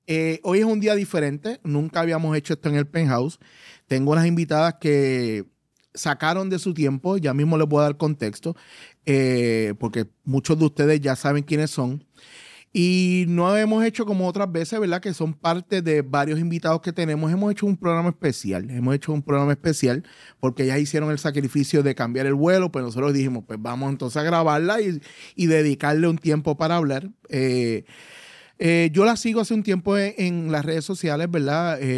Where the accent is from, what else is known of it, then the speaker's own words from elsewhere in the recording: Puerto Rico; Como buen puertorriqueño te diría.